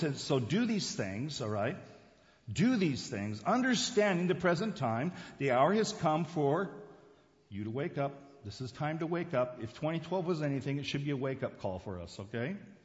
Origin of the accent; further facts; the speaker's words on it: Tamparuli, Sabah, Malaysia; When I was a kid growing up in Borneo, there was a way to identify the various people from the different tribes. And we had a number of tribes. The ones that were close by where I lived, which was in Tamparuli, was the headquarters of the mission there in North Borneo.